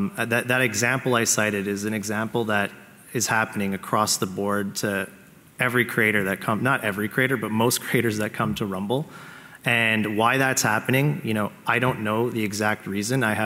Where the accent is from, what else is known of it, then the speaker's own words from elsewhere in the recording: Canada; And being a Canadian in Toronto, getting a sign up from a U.S. congressman, you're like, whoa.